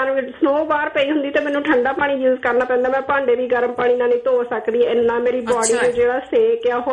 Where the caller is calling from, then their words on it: Vancouver, British Columbia, Canada; ਮੈਂ ਕੈਨੇਡਾ ਤੋਂ ਫੋਨ ਕਰਦੀ ਹਾਂ ਤੇ ਮੈਂ ਭੈਣ ਜੀ ਫੋਨ ਕਰਦੀ ਸੀਗੀ ਆਪਾਂ ਦੇਖ ਲੋ ਇੱਥੇ ਵੀ ਕੈਨੇਡਾ ਚ ਬੈਠ ਕੇ ਵੀ ਵੈਨਕੂਵਰ ਤੁਹਾਡਾ ਪ੍ਰੋਗਰਾਮ ਸੁਣਦੇ ਹਾਂ